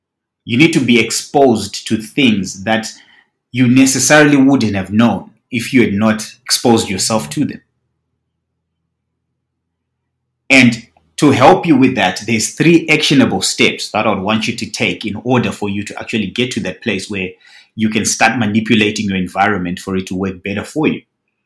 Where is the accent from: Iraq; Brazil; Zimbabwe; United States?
Zimbabwe; now in Australia; I grew up in Zimbabwe. Was I going to make it as much as I've made it now if I stayed in Zimbabwe?